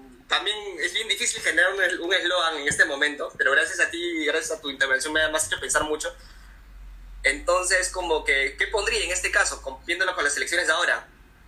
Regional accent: Peru; si es que no nos unimos con nosotros como peruanos

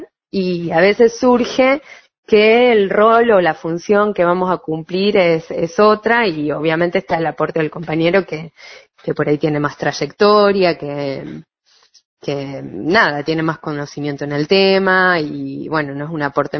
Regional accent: Junín, Buenos Aires Province, Argentina; now in La Plata, Argentina; yo vengo de Junín

